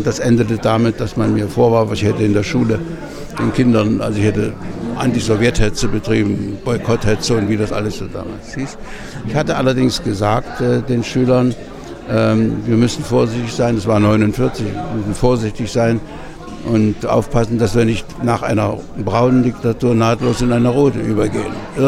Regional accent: Saxony, Germany; now in Berlin, Germany; Also ich bin ja nicht hier in Berlin geboren. Ich habe meine Kindheit nicht hier verbracht, sondern in Sachsen.

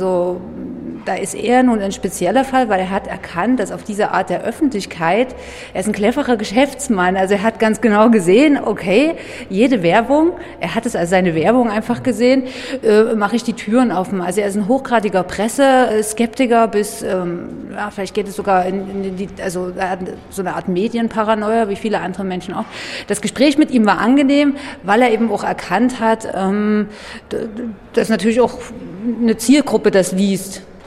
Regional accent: Saxony, Germany; bin freie Journalistin in Sachsen stationiert, wo ich geboren bin und tatsächlich auch nie für längere Zeit.

